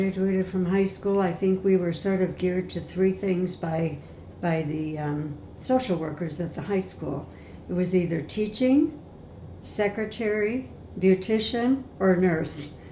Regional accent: Madison, Wisconsin, United States; I grew up in Madison on the east side of town, went to East High School, and been here all my life, really.

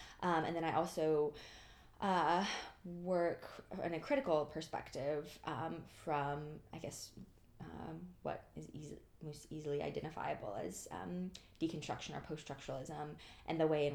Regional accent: Birmingham, Alabama, United States; I come from Birmingham, Alabama. So, I grew up in the South, obviously

